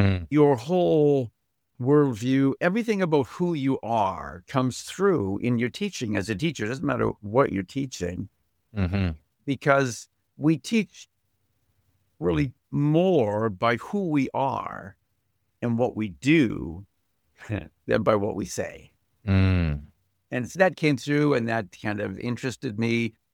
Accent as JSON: {"language": "English", "town": "Fort Saskatchewan", "region": "Alberta", "country": "Canada", "tie": "born or raised there", "said": "the fact that I grew up in Fort Saskatchewan and my father, of course, we were there because my father had a job there, right?"}